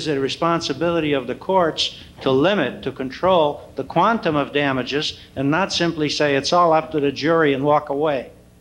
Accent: California, United States; Well, I'm a Californian, as you can surmise

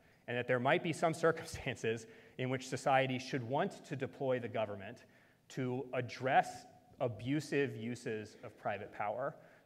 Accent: Appalachia, United States; I'm an Appalachian, I'm a fighting Scots-Irish

